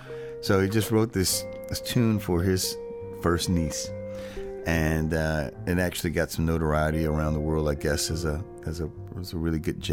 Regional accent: Shreveport, Louisiana, United States; we grew up in Stoner Hill.

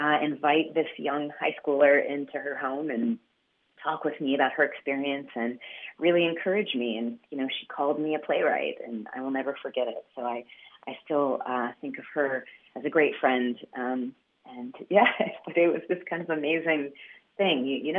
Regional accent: Atlanta, Georgia, United States; I grew up in Atlanta, Georgia. And, I didn't grow up going to Broadway.

